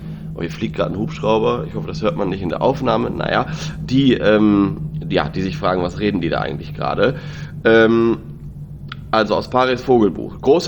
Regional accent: Lower Saxony, Germany; ich bin ja im Nordwesten Deutschlands aufgewachsen, in Niedersachsen

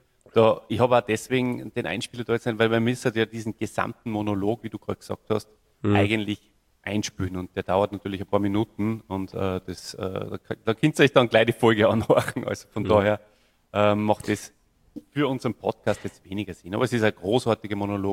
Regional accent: Salzburg, Austria; Ja, bei uns in Salzburg, hier, das weißt du natürlich am allerbesten, in den 80er Jahren, da war viel Schnee

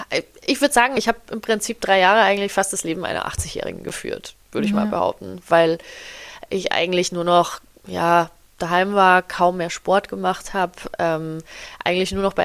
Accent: Nuremberg, Bavaria, Germany; dass ich bis nach Nürnberg komme, wo ich herkomme, sondern eben in das nächste größere Krankenhaus

